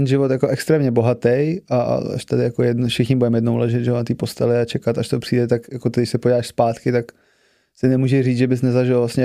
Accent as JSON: {"language": "Czech", "town": "Kladruby", "region": "Central Bohemian Region", "country": "Czechia", "tie": "born or raised there", "said": "Já jsem vyrůstal právě v Kladrubech na rehabilitáku, takže toho jsem měl od malička, tyhle ty lidi."}